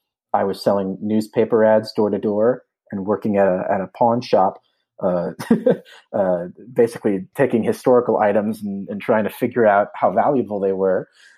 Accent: Port Jefferson, New York, United States; So I grew up in Port Jefferson, New York, which is a quaint little seaside village right on the North Shore of Long Island

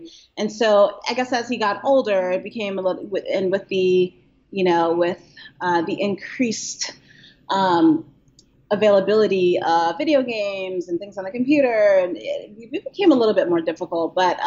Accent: Brooklyn, New York, United States; Even though I grew up in Brooklyn, we were always outside. We were outside all day back then.

